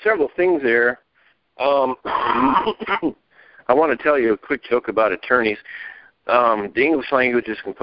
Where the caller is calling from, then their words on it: California, United States; Well, hey, I'm from the state of Jefferson, a.k.a. Siskiyou County, California.